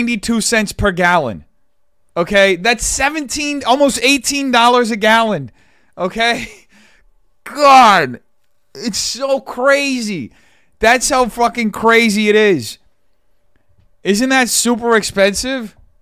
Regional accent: São Paulo, Brazil; São Paulo Fashion Week is like the New York Fashion Week for my hometown. It's like the biggest fashion week in Brazil.

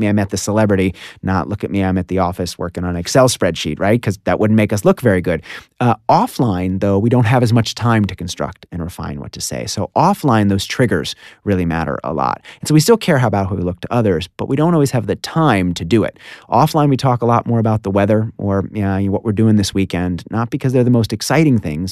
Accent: Washington, District of Columbia, United States; Washington, D.C.

